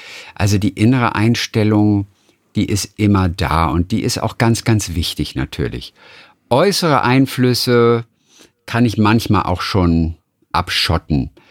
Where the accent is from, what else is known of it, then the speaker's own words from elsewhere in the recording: Lübeck, Schleswig-Holstein, Germany; Ich komme schließlich aus Norddeutschland. Du, ich weiß, was das ist.